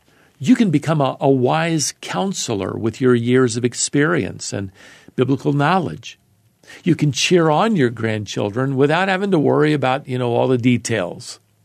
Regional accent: Norfolk, Virginia, United States; My grandmother, on my mother's side, lived in my hometown of Norfolk, Virginia.

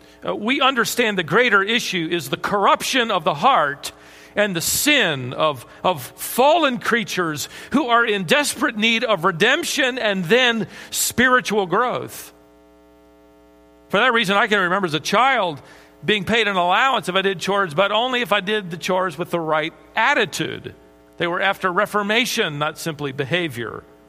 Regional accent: Minnesota, United States; born there; I was born in Minnesota. It makes me wonder if my birth prompted this report.

